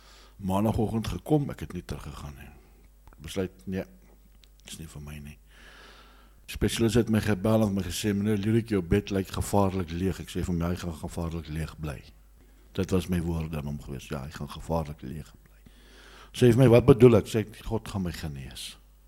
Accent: Pretoria, Gauteng, South Africa; ek is oorspronklik van Pretoria af.

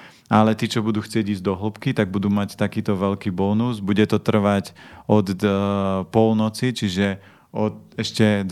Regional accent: Žilina Region, Slovakia; ja pochádzam z Oravy

